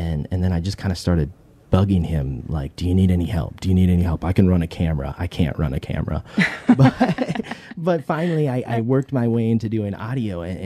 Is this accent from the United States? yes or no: yes; Parkston, South Dakota, United States; I grew up in Parkston, South Dakota, okay. On a farm just right outside of there.